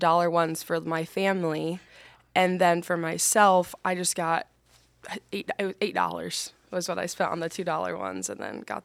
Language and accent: English; DeWitt, Iowa, United States; Yeah, so I am originally, I grew up in DeWitt, Iowa.